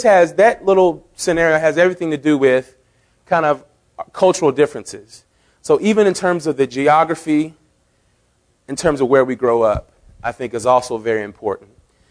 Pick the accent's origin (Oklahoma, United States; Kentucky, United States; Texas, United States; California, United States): Texas, United States; Oh, okay, well, where are you all from? We're from Texas. And, of course, as soon as you say Texas, there's all these things that come into people's mind about what Texas is all about, right?